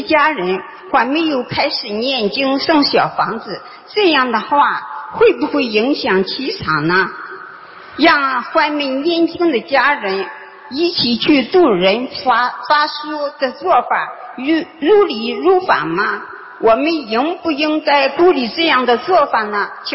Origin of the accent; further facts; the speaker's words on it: Osaka, Japan; 我是大阪的。